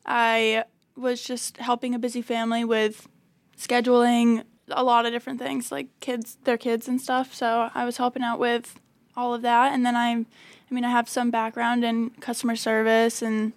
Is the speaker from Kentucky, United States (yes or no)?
no; Oxford, Maine, United States; Yeah, so I grew up in Oxford.